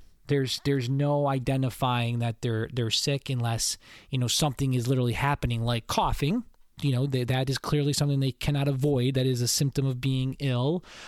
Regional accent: Northeast, United States; You know, growing up in the Northeast, people always maybe assume that, Sal, that you're going to love winter.

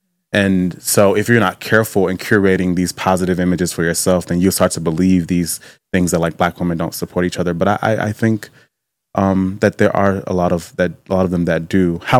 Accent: Chicago, Illinois, United States; born there; I was born here, then that's the one. I was born in Chicago.

